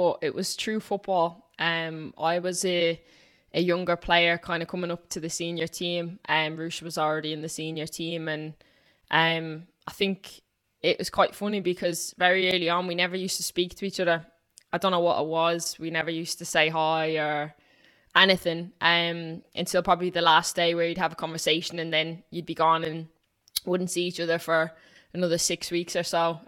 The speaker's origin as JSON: {"language": "English", "town": "Dublin", "region": "Leinster", "country": "Ireland", "lives_now": "London, United Kingdom", "said": "I moved over to London from Dublin"}